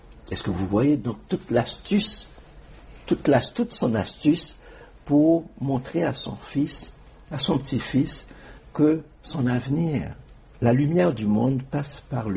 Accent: Haiti; moved away; j'étais très attaché, très très attaché avec Haïti. C'est toujours un paradoxe chez moi parce que j'ai quitté Haïti, mais Haïti ne m'a jamais quitté.

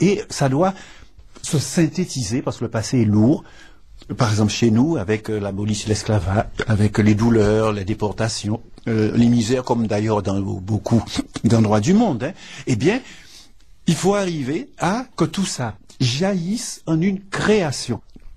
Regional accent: Saint-Claude, Guadeloupe; born there; Moi, je suis né à la Soufrière. Hein. L'hôpital où je suis né, il était sur le flanc du volcan à Saint-Claude.

